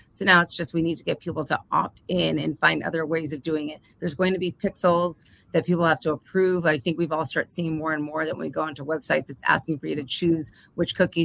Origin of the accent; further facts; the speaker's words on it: Brooklyn, New York, United States; and I'm from Brooklyn